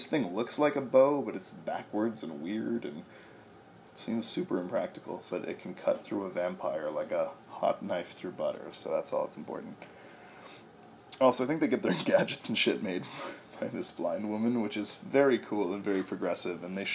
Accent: Canada; Not just as a Canadian, my bias

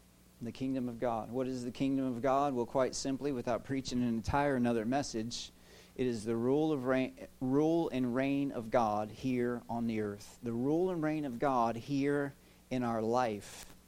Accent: Illinois, United States; born there; also born or lived in Pennsylvania / West Virginia; I was born in Illinois, spent numerous years in Pennsylvania, 10 years in West Virginia

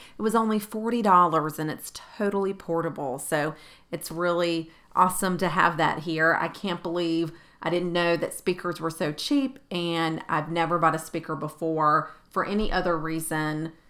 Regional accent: the South, United States; accent: Southern; but I'm here in the upstate of South Carolina. If you can't tell by my accent, I'm a little bit Southern.

